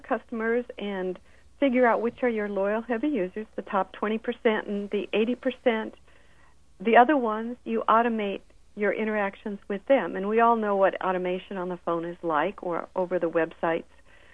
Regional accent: Milwaukee, Wisconsin, United States; I'm from Milwaukee originally

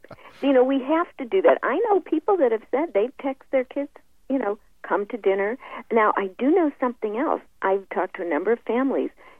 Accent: Chicago, Illinois, United States; And I even left the message that I'm from Chicago and live here, so I'll be wearing my Cubs shirt and my Giants hat.

